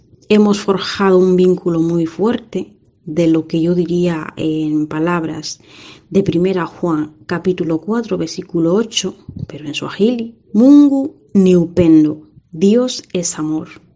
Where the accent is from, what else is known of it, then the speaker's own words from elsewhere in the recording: Kenya; Spanish is a second language; now in Vigo, Spain; soy de Kenia y llevo 8 años viviendo aquí en España.